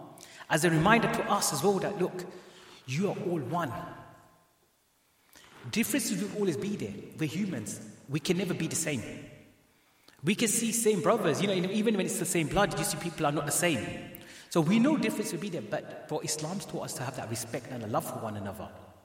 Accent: Canada; now in United States; And that's when I realized that as a Canadian in America

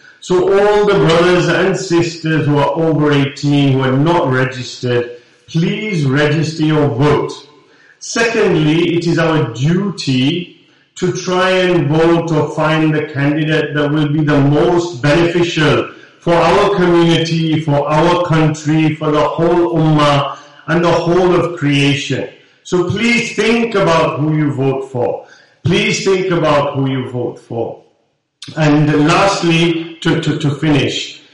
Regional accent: Dewsbury, Yorkshire and the Humber, United Kingdom; born there; And our community, when I was young, I was born in Dewsbury Hospital.

